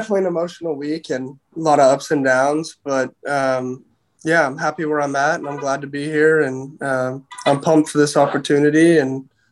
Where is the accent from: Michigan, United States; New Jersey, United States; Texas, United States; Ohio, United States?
Texas, United States; Houston; he's from Houston and I'm from the Houston area.